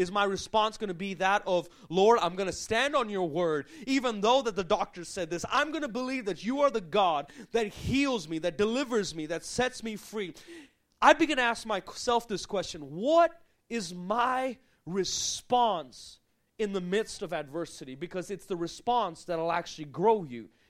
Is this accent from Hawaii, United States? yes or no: yes; Hawaii, United States; moved away; we moved from Hawaii. I'm from Hawaii originally, and we moved by faith to the mainland, and we traveled as evangelists